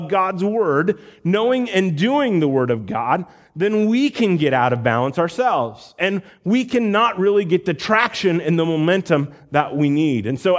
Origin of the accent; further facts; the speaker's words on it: Iowa, United States; you guys know that I grew up in Iowa.